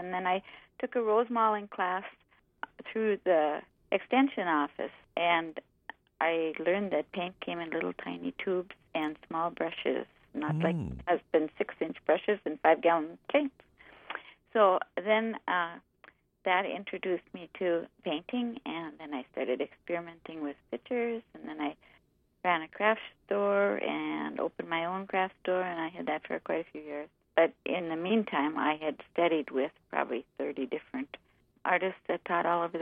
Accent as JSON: {"language": "English", "town": "Goodrich", "region": "Minnesota", "country": "United States", "tie": "born or raised there", "also_born_or_lived": "Thief River Falls", "said": "I was born in Thief River. I was raised in Goodrich. Rural Goodrich."}